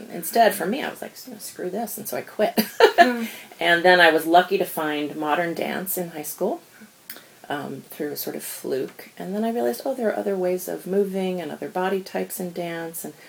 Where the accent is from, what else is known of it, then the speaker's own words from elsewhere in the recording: New York City, New York, United States; I grew up in New York City